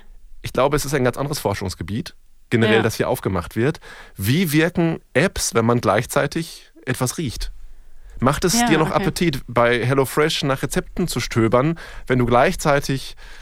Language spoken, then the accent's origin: German; North Rhine-Westphalia, Germany; Ich komme noch aus Nordrhein-Westfalen, da war das alles nicht so toll.